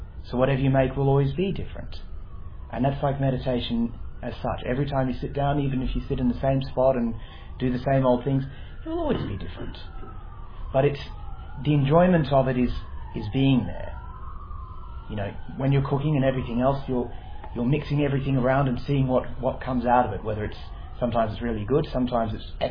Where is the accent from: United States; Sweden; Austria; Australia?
Australia; Kalamunda, Western Australia; Well, I'm local. I come from Kalamunda. Mm. So not from a long way away.